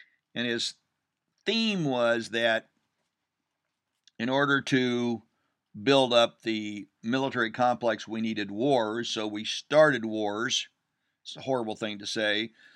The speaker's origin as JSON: {"language": "English", "region": "Kansas", "country": "United States", "tie": "born or raised there", "said": "I remember when I grew up, and I grew up in Wyandotte County, Kansas, and I first started to drive."}